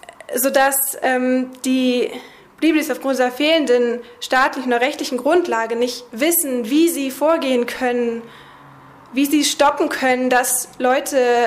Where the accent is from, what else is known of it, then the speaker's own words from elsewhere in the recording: Germany; Ich komme aus Deutschland